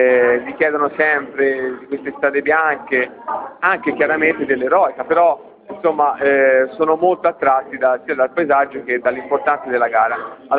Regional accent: Tuscany, Italy; Io, altre cose, sono anche toscano, quindi sono molto orgoglioso.

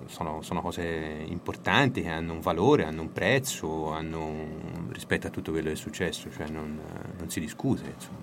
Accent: Siena, Tuscany, Italy; io sono un senese, sono nato sulle Lastre, ho vissuto a Siena, appunto, non solo ci sono nato a Siena, ma la sento

